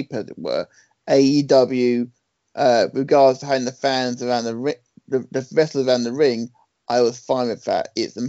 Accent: England, United Kingdom; I'm English.

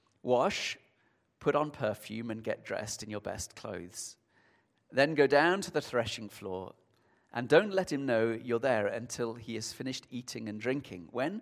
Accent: Sheffield, Yorkshire and the Humber, United Kingdom; maybe it's because I'm a city boy at heart, growing up in Sheffield.

